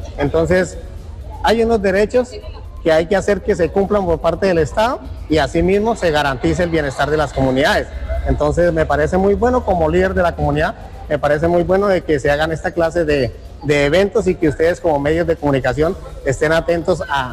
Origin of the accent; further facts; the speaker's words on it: Colombia; los beneficios que tienen como colombianos que somos todos.